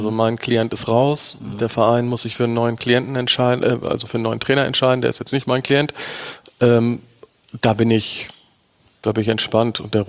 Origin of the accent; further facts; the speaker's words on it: Bremen, Germany; ich bin Bremer